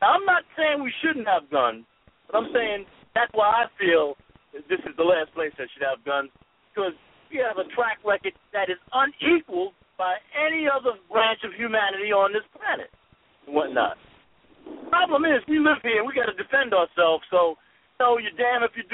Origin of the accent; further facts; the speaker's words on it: New York, United States; And I grew up in New York in the 50s and whatnot.